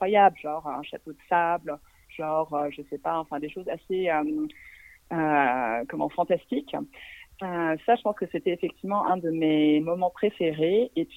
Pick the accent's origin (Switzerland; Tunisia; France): France; nous, en tant que Français, on ne connaît pas forcément le cinéma turc